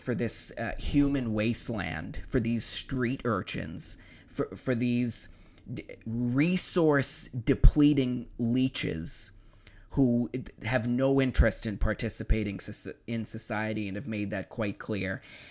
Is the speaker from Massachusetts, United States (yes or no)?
yes; Boston, Massachusetts, United States; I'm from Boston originally, I went to Boston Public Schools for high school